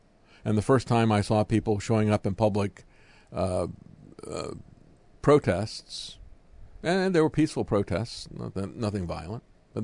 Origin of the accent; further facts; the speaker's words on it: United States; I'm kind of naive, living in America, growing up in America, it's like, hey, this is a free country, right?